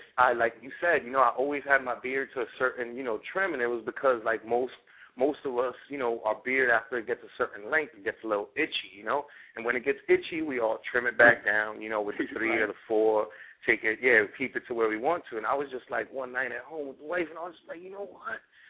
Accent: New York City, New York, United States; I was, you know, just polarizing a character of growing up in New York City as a, you know, Latin kid.

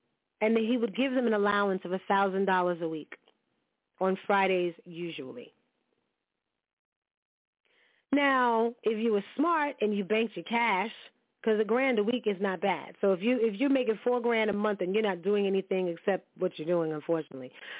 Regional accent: Jamaica; because, you know, I'm Jamaican and Dominican.

